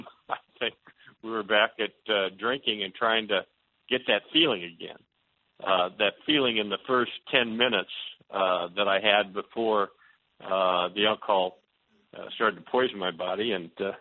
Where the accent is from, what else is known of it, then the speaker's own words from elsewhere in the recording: Des Moines, Iowa, United States; I grew up here in Des Moines, Iowa, and went to school here in Des Moines